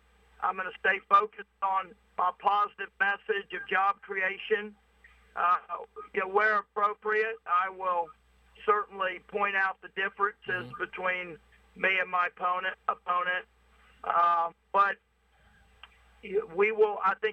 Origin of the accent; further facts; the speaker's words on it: Arkansas, United States; Look, I grew up in South Arkansas, where you know, several decades ago